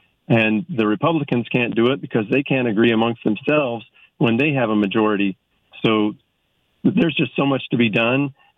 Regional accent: United States; I was really embarrassed as an American

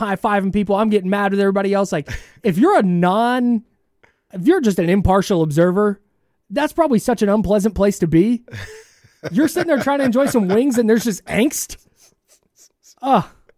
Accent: California, United States; now in Sacramento, United States; So if you don't know this about me, I grew up in the Bay Area. I'm a Warriors fan.

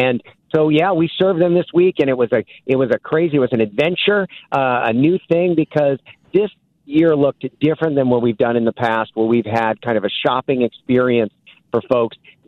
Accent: Nebraska, United States; also born or lived in South Dakota / East Coast; I'm originally from Nebraska, or at least the last 20-plus years I lived in Nebraska, and I went to school. I went to college in South Dakota

